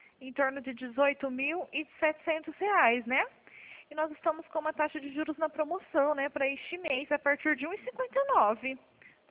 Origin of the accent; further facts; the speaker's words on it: Penápolis, São Paulo, Brazil; Isso, eu sou de Penápolis, mas eu estou no escritório aqui em Araçatuba.